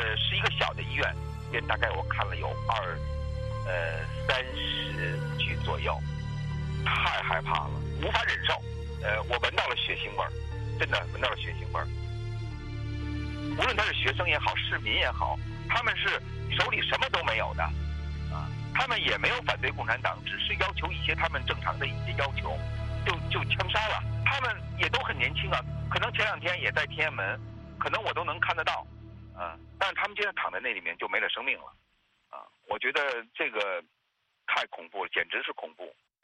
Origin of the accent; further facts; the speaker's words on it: Beijing, China; 我是出生在北京，长在北京，正好在大二的时候赶上89、64